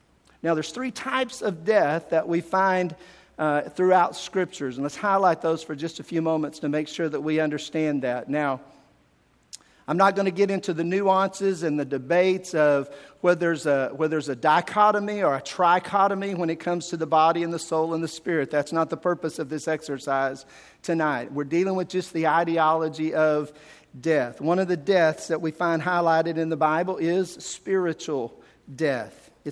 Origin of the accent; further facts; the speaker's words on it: Athens, Texas, United States; When I was a kid growing up in Athens, Texas, I didn't know that we had a key to our house.